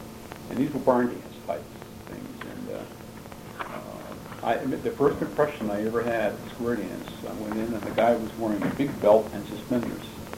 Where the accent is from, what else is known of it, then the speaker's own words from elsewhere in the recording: Deep River, Connecticut, United States; also born or lived in Hartford; I was born in Hartford, but I was brought up in Deep River.